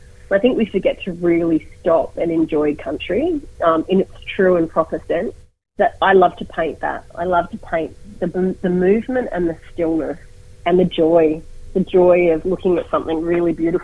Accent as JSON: {"language": "English", "town": "Sydney", "region": "New South Wales", "country": "Australia", "said": "Sydney, which is, you know, my home country, Gadigal land."}